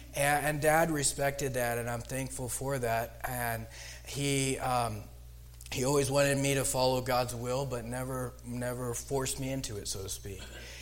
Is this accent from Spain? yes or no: no; Papua New Guinea; we moved to Papua New Guinea as missionaries. And I was 5 years old. Loved growing up in New Guinea, enjoyed playing with the locals. I picked up the language.